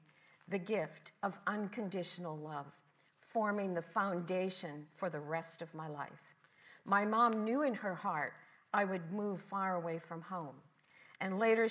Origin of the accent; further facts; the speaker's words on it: Holland, Michigan, United States; Growing up in Holland, Michigan, at that time a predominantly Dutch immigrant community, I spent summers at my grandparents